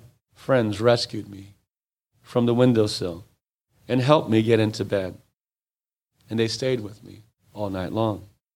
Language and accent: English; Vancouver, British Columbia, Canada; born there; I was born in Vancouver at St. Paul's Hospital in 1962.